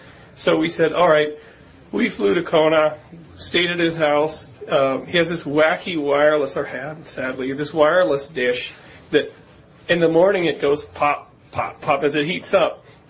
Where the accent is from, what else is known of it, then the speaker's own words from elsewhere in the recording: Canada; You know, I'm a Canadian, so...